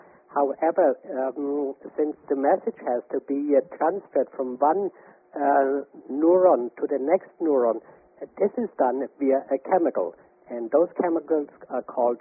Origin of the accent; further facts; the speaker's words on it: Germany; English is a second language; moved away; as you might have noticed from my accent, I'm originally from Germany, but I've lived here in this country for 35 years.